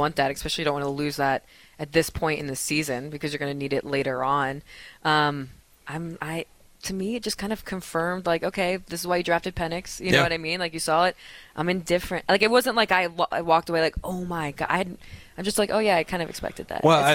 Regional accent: New Jersey, United States; Listen, I'm from Jersey, Philly. I can hold my own.

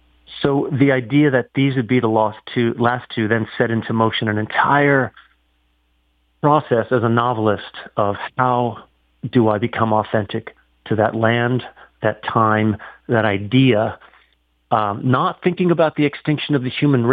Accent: Pennsylvania, United States; And so it was a homecoming for me as an older man, to the younger, to the boy I was growing up in Pennsylvania.

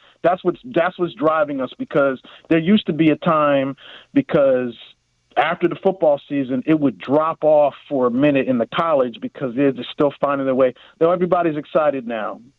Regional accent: Philadelphia, Pennsylvania, United States; now in Washington, United States; Now, I'm coming from the Philadelphia area where we had Kobe and Richard Hamilton and Jameer Nelson and Rasheed Wallace, and I thought basketball was good there. I came down here.

